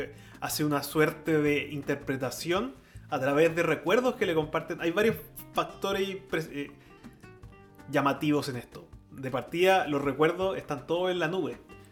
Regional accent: Santiago, Santiago Metropolitan Region, Chile; yo que soy santiaguino, no recordaba estos sucesos a largo plazo

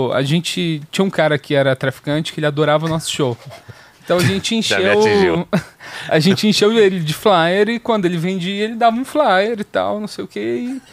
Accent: Minas Gerais, Brazil; Eu sou mineiro, mas eu comecei a carreira aqui.

